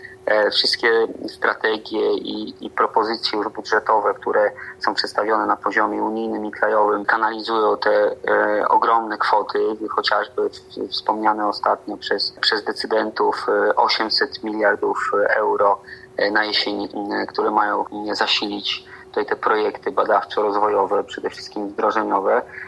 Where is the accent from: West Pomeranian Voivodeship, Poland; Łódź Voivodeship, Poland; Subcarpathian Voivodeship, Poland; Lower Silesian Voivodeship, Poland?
Subcarpathian Voivodeship, Poland; now in Warsaw, Poland; dzień funkcjonuję w Warszawie, spółka giełdowa też tutaj główne życie się odbywa, to rodzinnie pochodzę z Podkarpacia.